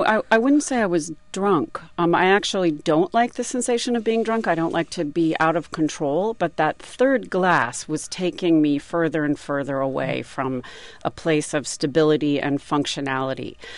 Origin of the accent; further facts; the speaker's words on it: Oregon, United States; My family is from Oregon. I left a job there that I liked. I loved the state. It's my home state.